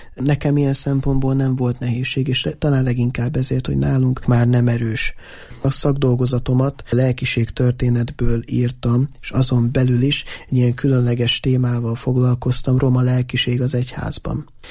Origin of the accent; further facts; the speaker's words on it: Borsod-Abaúj-Zemplén, Hungary; a mi környékünk, ahonnan én származom, ez ugye Észak-Borsod, és annak tényleg legészakibb határa, Magyarország legészakibb faluja és az a környéke